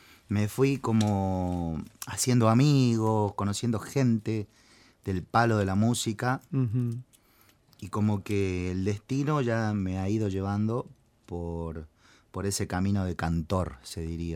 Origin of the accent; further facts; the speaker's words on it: General Güemes, Salta, Argentina; Mi pueblo, donde sí. Nací, donde me crié. Uh-huh. Mirá, General Güemes queda en un pueblito a 45 kilómetros de Salta capital.